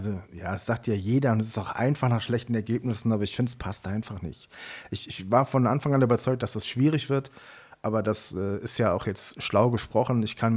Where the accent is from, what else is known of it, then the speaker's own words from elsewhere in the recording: Montabaur, Rhineland-Palatinate, Germany; in Montabaur bist, hier in meinem Heimatort.